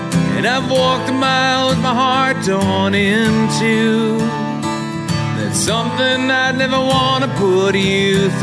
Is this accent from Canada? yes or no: no; Melbourne, Victoria, Australia; because I'm from Melbourne and it was a long 12 months or so down there.